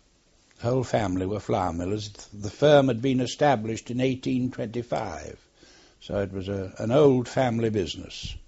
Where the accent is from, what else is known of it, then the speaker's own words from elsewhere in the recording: Bishop Auckland, North East England, United Kingdom; born there; I was born in Bishop Auckland, 1912, and lived there most of my life.